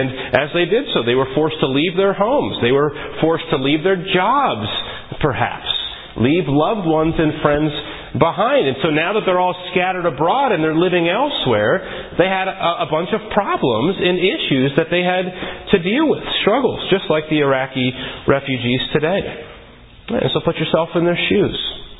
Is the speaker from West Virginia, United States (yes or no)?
yes; West Virginia, United States; Where I grew up in West Virginia, we had many steel mills.